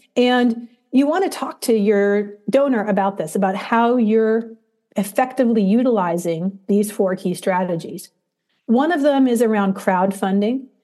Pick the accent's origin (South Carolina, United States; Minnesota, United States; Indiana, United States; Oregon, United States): Oregon, United States; I'm from Oregon in the United States.